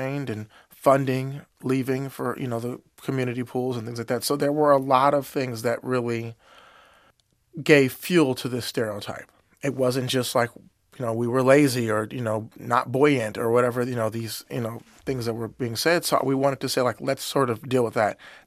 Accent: Inglewood, California, United States; She's biracial. I'm from Inglewood. The character's from Compton.

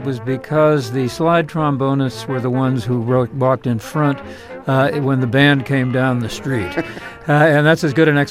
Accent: California, United States; also born or lived in Washington, D.C.; when I first went to Washington, D.C., I moved there from California

